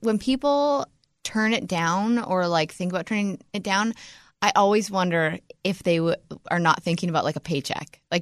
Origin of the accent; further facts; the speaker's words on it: Canada; But I'm Canadian, so I'm like, where's Wisconsin?